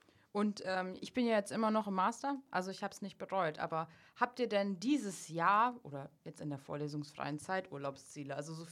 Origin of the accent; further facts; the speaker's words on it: Lower Saxony, Germany; also ich komme ja aus dem Landkreis Leer in Ostfriesland